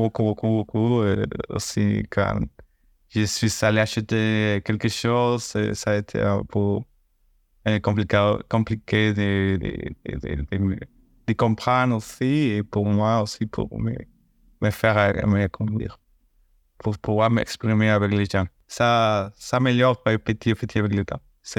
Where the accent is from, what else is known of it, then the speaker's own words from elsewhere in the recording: Mexico; French is a second language; moved away as an adult; now in Quebec City, Canada; J'ai 28 ans et je viens du Mexique. Mais j'habite maintenant à Québec. Et ça fait un an que je suis arrivé ici à Québec.